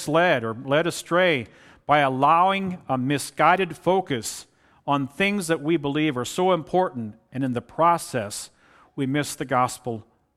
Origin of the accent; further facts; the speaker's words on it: the South, United States; The story of how I grew up in the South and had more black people as neighbors than white.